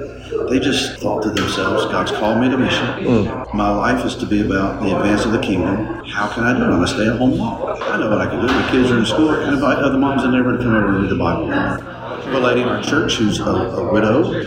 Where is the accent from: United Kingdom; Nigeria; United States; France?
United States; Winston-Salem, North Carolina; So I grew up in Winston-Salem. That's my hometown.